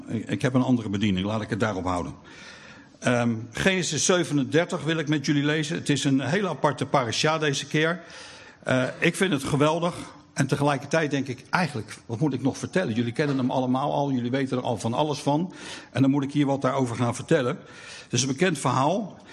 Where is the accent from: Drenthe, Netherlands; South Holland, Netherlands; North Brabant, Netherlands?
South Holland, Netherlands; The Hague; Ik kom uit Den Haag